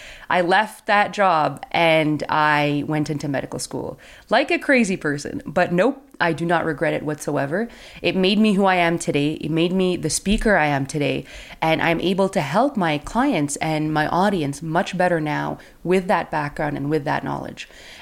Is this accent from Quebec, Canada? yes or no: yes; Quebec, Canada; I'm from Canada, and there's this way to get into med school when you're younger.